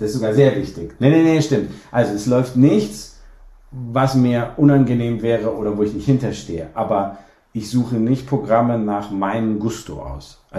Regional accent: Cologne, North Rhine-Westphalia, Germany; ich bin auch Kölner.

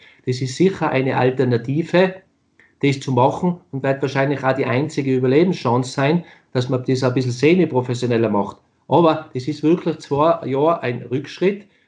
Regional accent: Austria; ich bin ein Österreicher, der es geschafft hat, in Deutschland zu spielen.

